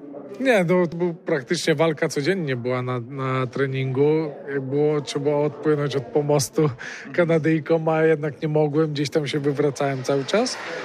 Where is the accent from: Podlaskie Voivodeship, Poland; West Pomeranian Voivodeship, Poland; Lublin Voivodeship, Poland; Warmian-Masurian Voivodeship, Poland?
West Pomeranian Voivodeship, Poland; Wałcz; Pochodzę z Wałcza, Wałcz to głównie z kanadyjek, kajaków i wioślarstwa pochodzi, także no cóż, jak każdy Wałczanin musiałem też spróbować.